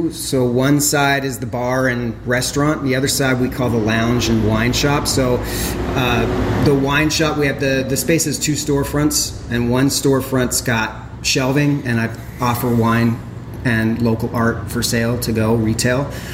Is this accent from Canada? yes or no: yes; Canada; So I'm from Canada.